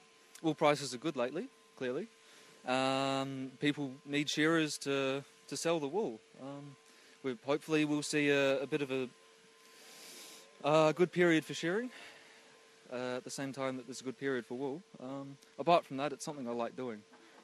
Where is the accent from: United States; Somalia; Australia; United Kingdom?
Australia; Adelaide, South Australia; I'm from Adelaide and I'm learning to shear this week.